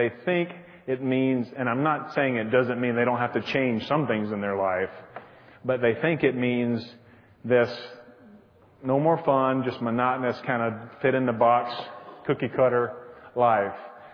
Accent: the South, United States; I grew up churched in the South, but it was really just a kind of a tradition.

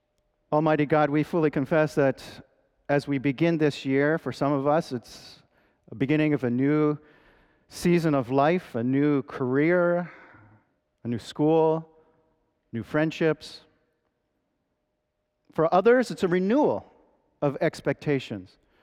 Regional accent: the North, United States; Now, I'm a Northerner, and as we were dating, which I never expected to date a Texan

